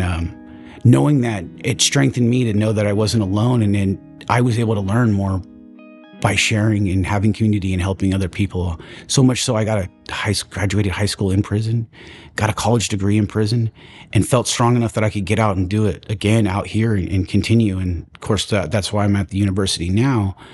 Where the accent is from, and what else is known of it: Vallejo, California, United States; born or raised there